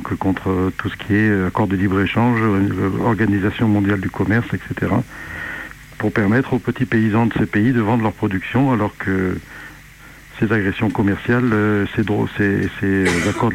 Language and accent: French; Bourg-en-Bresse, Auvergne-Rhône-Alpes, France; moved away as an adult; now in Larzac, France; Je suis ici depuis 35 ans maintenant. Je suis arrivé pendant la lutte de Larzac pour... Je venais de la journée de la région de Lyon, justement de Bourg-en-Bresse.